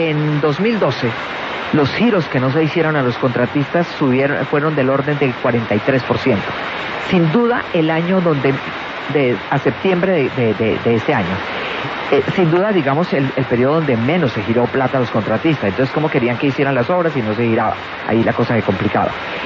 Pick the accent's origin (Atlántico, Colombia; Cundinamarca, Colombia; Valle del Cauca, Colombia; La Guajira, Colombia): Valle del Cauca, Colombia; Yo como no soy bogotana, soy vallecaucana